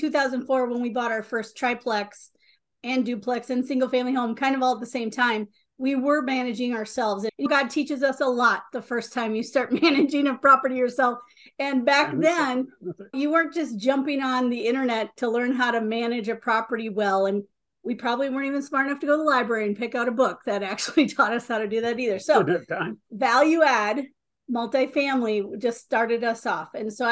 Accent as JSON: {"language": "English", "region": "Minnesota", "country": "United States", "said": "We're from Minnesota."}